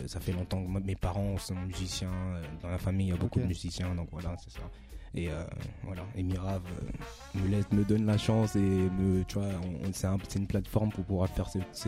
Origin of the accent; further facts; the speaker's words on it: United States; also born or lived in Côte d'Ivoire; now in France; À la base, je suis de la Côte d'Ivoire en fait. Je suis dans la Côte d'Ivoire. Quand j'étais petit, ma mère était mutée pour aller aux États-Unis. Du coup, je l'ai suivi là-bas. J'avais pas trop le choix. J'ai grandi là-bas pendant 14 ans.